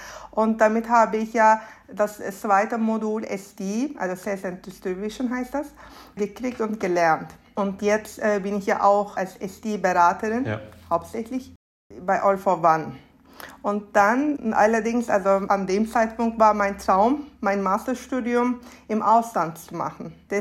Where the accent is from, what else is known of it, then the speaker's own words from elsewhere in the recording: Istanbul, Turkey; Ich bin ja 36 Jahre alt und ich bin in Istanbul geboren und hier aufgewachsen.